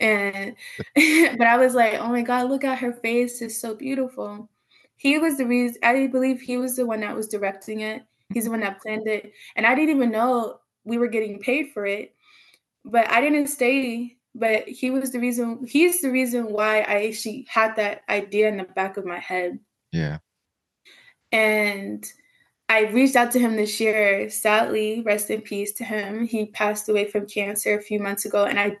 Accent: Georgia, United States; also born or lived in New York; because I was born in New York. I started at 4. Everybody be like, where are you from? I'd be like, I claim New York. I don't claim Georgia. I'm not Southern, but I am from Georgia. But I started dance there

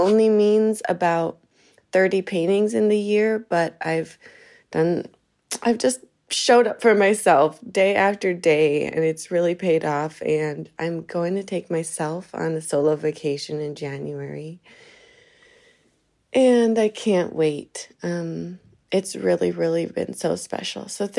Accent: United States; now in Heidelberg, Germany; I'm American, but I'm based in Heidelberg, Germany.

